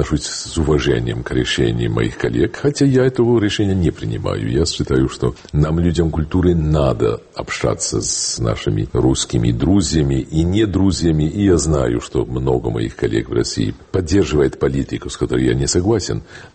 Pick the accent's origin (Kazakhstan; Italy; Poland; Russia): Poland; Russian is a second language; И важно сказать, что мы в этом, мы поляки, не можем считать себя чистыми и невиноватыми.